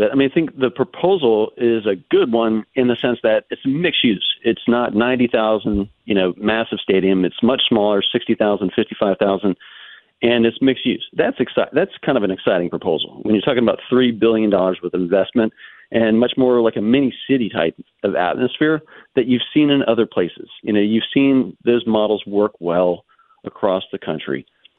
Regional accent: Prince William, Virginia, United States; You know, when I was growing up, I grew up in Prince William.

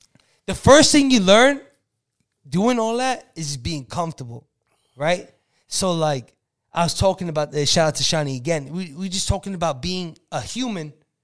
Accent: Bronx, New York, United States; Like literally, I'm from Sedgwick. I'm from Kingsbridge, right? Me going to Allerton is like, bro, that's crazy.

